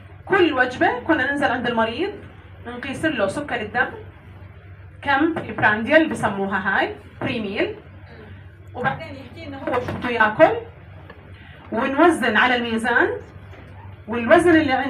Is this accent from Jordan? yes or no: yes; Jordan; انا مش متاكده انه موجود عندنا في الاردن لسه ما بعرف